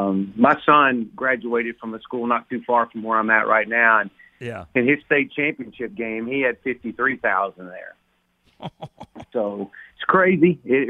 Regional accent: Texas, United States; I grew up in Texas.

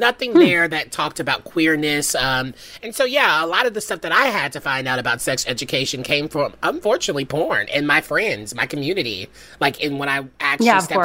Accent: Bible Belt, United States; So sex ed for me was very traditional. I grew up in the Bible Belt, so it was very heteronormative.

